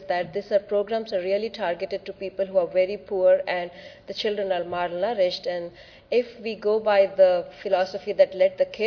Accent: India; This is just my experience working in India, and I'm from India.

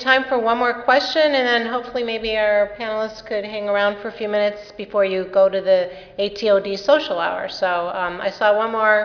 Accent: Illinois, United States; No, but I'm from Illinois, our state

